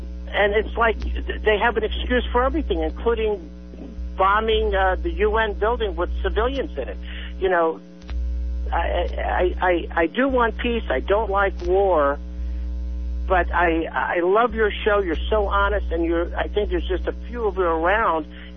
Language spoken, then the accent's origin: English; United States; I love this country. I am an American.